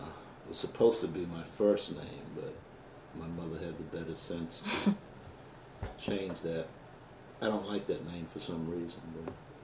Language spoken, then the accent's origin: English; Brooklyn, New York, United States; born there; I was born in the Brooklyn Jewish Hospital, Brooklyn, New York.